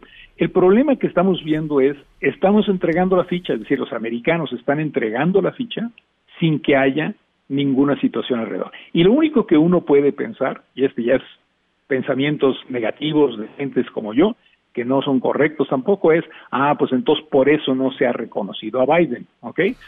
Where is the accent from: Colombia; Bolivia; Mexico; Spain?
Mexico; Me temo, como muchos mexicanos, que como lo que ha ocurrido en otros casos